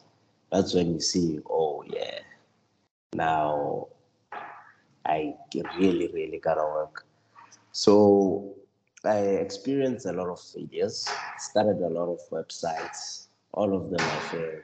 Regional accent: Limpopo, South Africa; I'm from Limpopo. And I'm doing my second year in geology this year at UWC.

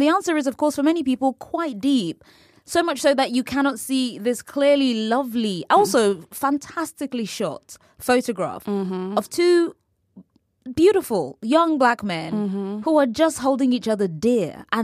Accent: California, United States; Mike's from Newark. I'm from the East Bay area.

